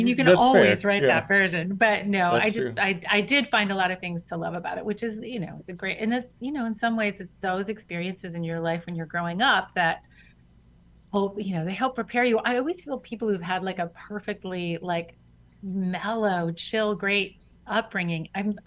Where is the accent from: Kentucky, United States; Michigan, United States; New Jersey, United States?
Michigan, United States; Detroit; So, my whole life growing up was Michigan, and I was born in Detroit.